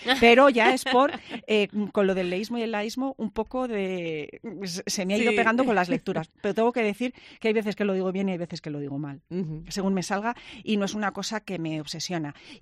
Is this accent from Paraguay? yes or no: no; Valladolid, Castile and León, Spain; como todos los que somos de Valladolid, nos lo suelen decir mucho lo de qué bien habláis.